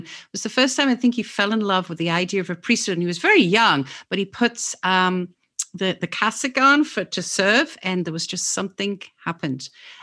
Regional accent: England, United Kingdom; So the thing is, I'm actually from England.

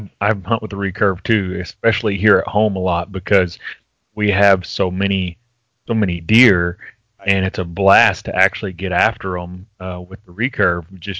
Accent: Oklahoma, United States; now in Arkansas, United States; I live in northwest Arkansas. I am 13 miles from the Oklahoma border. That's to my west, and I actually grew up in Oklahoma. I only live an hour from where I grew up, so.

